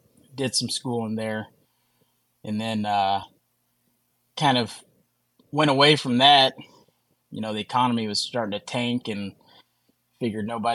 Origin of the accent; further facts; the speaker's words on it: the South, United States; I'm from the South, you know. Us Southerners are we're mechanically inclined, I like to think